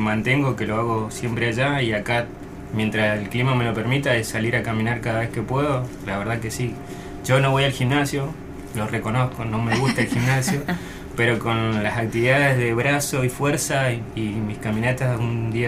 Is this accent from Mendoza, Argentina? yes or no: yes; Mendoza, Argentina; como buen mendocino